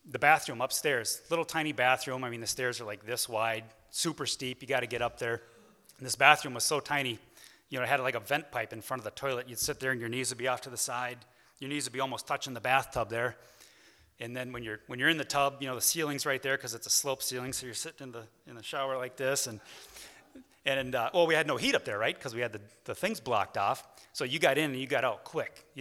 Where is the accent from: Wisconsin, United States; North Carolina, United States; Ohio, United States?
Wisconsin, United States; Webster; born there; So I was born at home in Webster, Wisconsin.